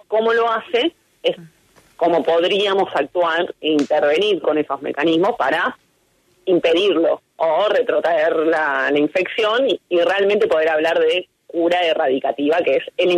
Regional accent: Buenos Aires, Argentina; De Buenos Aires, Argentina.

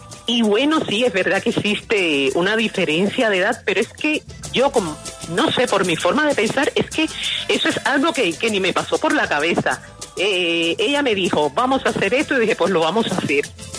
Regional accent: Spain; born there; Pues sí, mi madre es cubana, pero yo soy española. Yo nací en España, pero tengo sangre cubana y sangre española por mis venas.

